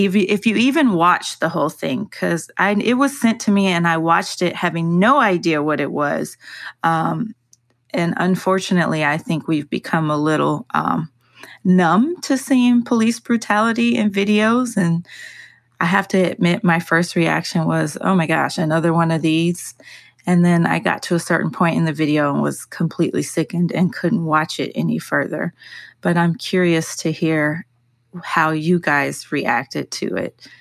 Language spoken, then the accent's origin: English; Birmingham, Alabama, United States; now in Los Angeles, United States; I live in Los Angeles, but I am from Alabama, grew up in Birmingham